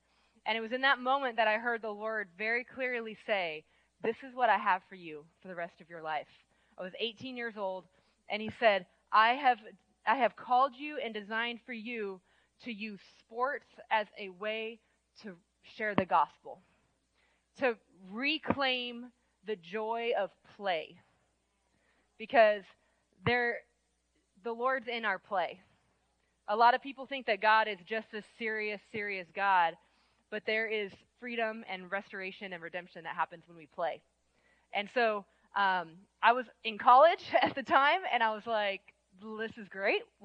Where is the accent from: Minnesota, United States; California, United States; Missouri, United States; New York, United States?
California, United States; San Diego; moved away as an adult; also born or lived in Tennessee; I was born and raised in San Diego. I spent a number of years out there until I was about 20. I graduated college and then moved to Tennessee, where I got connected with New Song Nashville, like Pastor Jeff said.